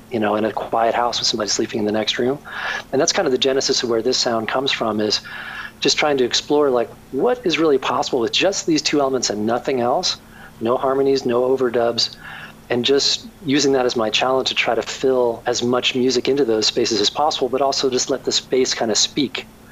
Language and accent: English; New Jersey, United States; also born or lived in New York City; I was born in New York City, but when I was two, my brother and I, my parents moved out to very rural New Jersey.